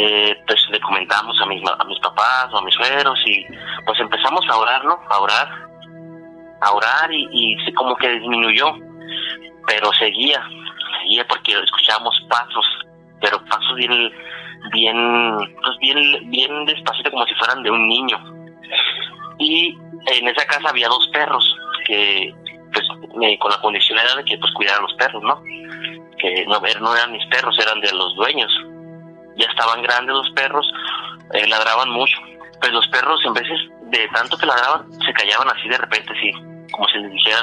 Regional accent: Mexicali, Baja California, Mexico; Soy de Mexicali, Baja California.

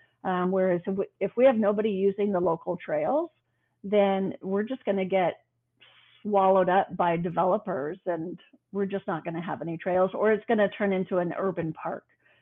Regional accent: Canada; moved away as an adult; now in United States; We're originally from Canada. We've been in Texas for just about 18 years now.

